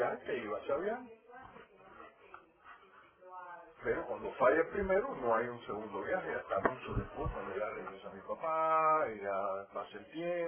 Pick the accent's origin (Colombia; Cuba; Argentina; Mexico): Cuba; now in United States; Nosotros vinimos en un avión de Cubana, de Cuba para acá, para los Estados Unidos